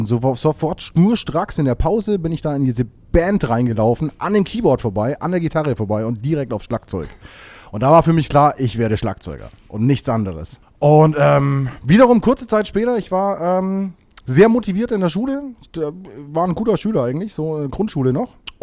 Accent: Bavaria, Germany; ich komme eigentlich aus Bayern

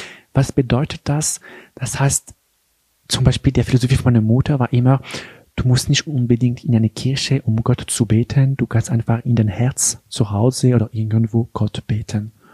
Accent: Geneva, Switzerland; ich bin in Genf geboren und aufgewachsen, in einer ganz normalen Familie. Mein Vater kommt aus Frankreich.

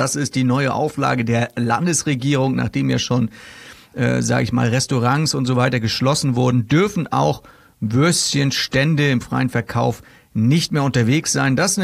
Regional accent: Kiel, Schleswig-Holstein, Germany; Wir kennen das schon als Kieler.

